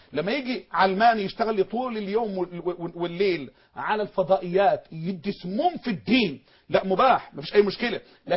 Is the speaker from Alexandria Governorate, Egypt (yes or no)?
no; Mansoura, Dakahlia, Egypt